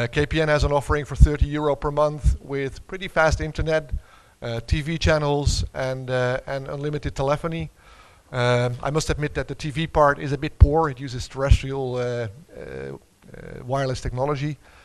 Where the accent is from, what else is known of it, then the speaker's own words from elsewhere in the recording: Netherlands; Last but not least, the Netherlands, my home country.